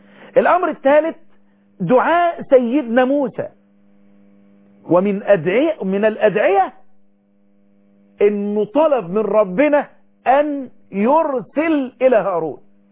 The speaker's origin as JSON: {"language": "Arabic", "country": "Egypt"}